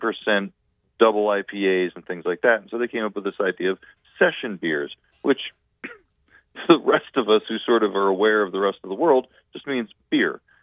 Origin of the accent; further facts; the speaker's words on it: New Jersey, United States; now in Bangor, United States; obviously everybody knows I'm from New Jersey, and I always say I moved north for a reason.